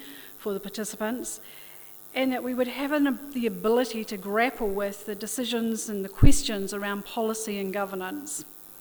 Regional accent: Christchurch, Canterbury, New Zealand; I'm originally from Christchurch. I'm a descendant of one of the one of the first four ships into Lyttelton Harbour in 1850. And I grew up in Papanui

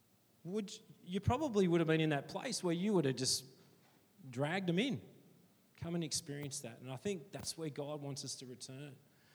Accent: Wagga Wagga, New South Wales, Australia; because I'm from Wagga and I like meat and three veg.

